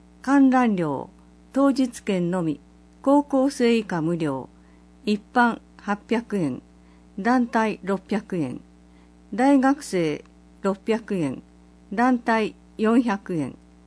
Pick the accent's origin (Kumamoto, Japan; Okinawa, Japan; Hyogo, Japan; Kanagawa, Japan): Okinawa, Japan; Urasoe; 生まれも育ちも浦添市の私ですが、知らないことや場所が多くあることに気づかされました。